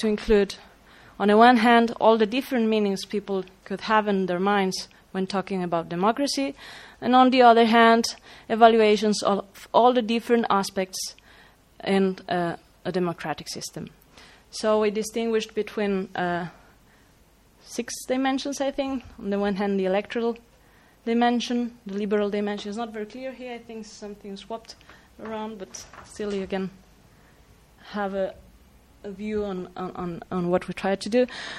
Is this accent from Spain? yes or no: yes; Spain; English is a second language; Since I'm from Spain, I can really see how people is angry.